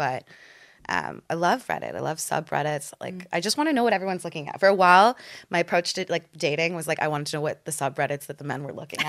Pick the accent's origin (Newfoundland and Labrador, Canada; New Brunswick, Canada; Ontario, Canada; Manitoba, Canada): Ontario, Canada; Toronto; now in London, United Kingdom; I think the first one is Toronto's my hometown.